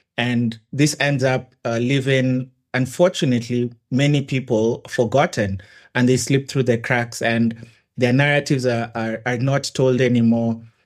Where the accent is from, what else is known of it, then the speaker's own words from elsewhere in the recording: Kenya; Yes, I've been born and raised in Kenya.